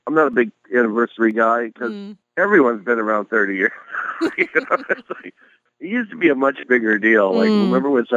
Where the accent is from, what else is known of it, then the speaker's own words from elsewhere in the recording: Milwaukee, Wisconsin, United States; I grew up in Milwaukee